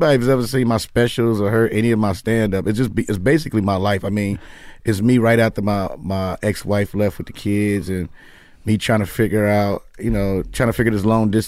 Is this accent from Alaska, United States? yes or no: no; Chicago, Illinois, United States; moved away as an adult; also born or lived in New York; Well, I'm from Chicago, but I lived in New York for 2 years, and then I came here once Carmichael's show happened.